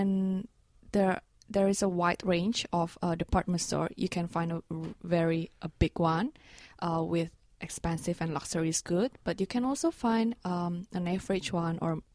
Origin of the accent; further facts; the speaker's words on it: Jakarta, Indonesia; English is a second language; I come from Jakarta, the capital city.